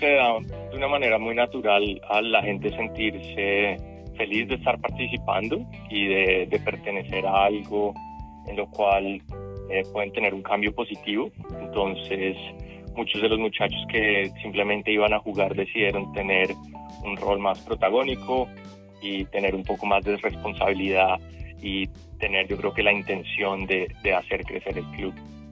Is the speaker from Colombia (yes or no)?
yes; Colombia; moved away as an adult; now in Australia; Yo soy originario de Colombia, había jugado fútbol allá muchas veces, y al migrar a Australia participé con varios clubes